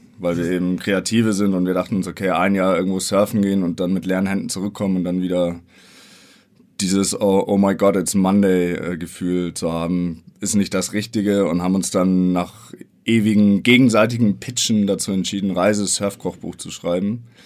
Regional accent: Bavaria, Germany; Wir kommen beide aus Bayern.

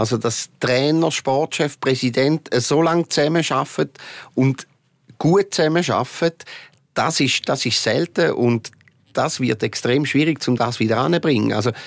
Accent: Appenzell, Switzerland; man hört es eben von meinem Dialekt, ich habe meine Wurzeln im Appenzellerland und habe noch Freunde dort.

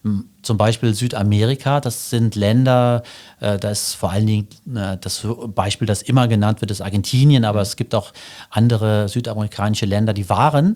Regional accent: Sotzweiler, Saarland, Germany; ich bin geboren in Sotzweiler und aufgewachsen hier im Saarland, war hier auf der Schule und habe auch angefangen zu studieren im Saarland.

